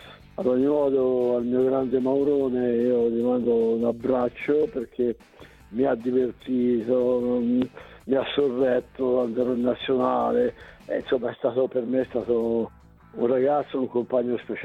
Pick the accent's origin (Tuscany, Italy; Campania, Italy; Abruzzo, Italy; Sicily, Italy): Tuscany, Italy; essendo toscano come me